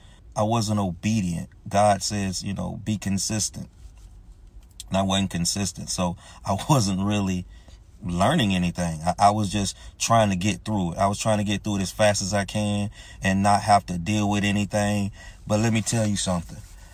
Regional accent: Florida, United States; I'm from Florida, so we got some real big oak trees.

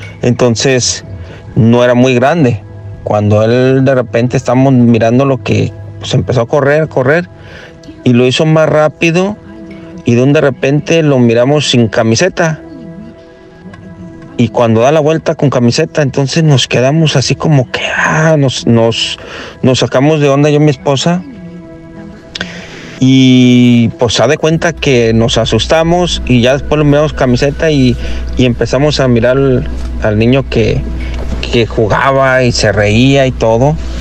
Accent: Guadalajara, Jalisco, Mexico; pasaban en Guadalajara, yo soy de Guadalajara, en 93, creo, 94

